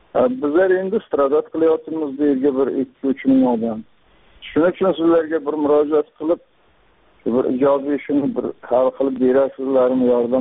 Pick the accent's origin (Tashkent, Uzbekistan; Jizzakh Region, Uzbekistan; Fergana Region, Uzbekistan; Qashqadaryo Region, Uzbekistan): Qashqadaryo Region, Uzbekistan; Guzar; Men G'uzordanman.